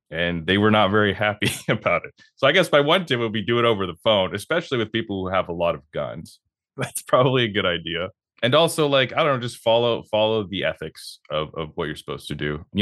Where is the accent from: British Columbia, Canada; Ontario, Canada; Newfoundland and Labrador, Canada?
British Columbia, Canada; I have dual citizenship. I'm an American and a Canadian, even though I grew up in BC.